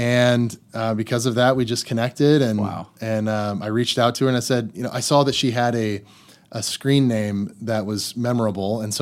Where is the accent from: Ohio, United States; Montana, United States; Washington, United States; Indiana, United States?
Indiana, United States; Indianapolis; So, originally, I'm from Indianapolis. Born and raised in Indianapolis my whole life until I met my wife, Brittany.